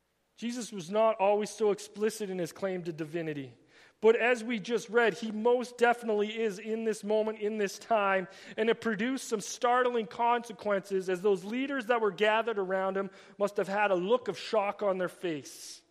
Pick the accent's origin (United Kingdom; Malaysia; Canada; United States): Canada; we all kind of stood behind that proudly and were like, "Yeah, I am Canadian, right on.